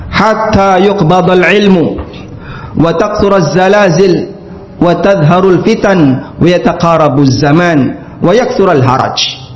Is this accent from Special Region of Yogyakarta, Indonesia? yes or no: yes; Yogyakarta, Special Region of Yogyakarta, Indonesia; Saya bicara di Surabaya dan saya dari Jogja.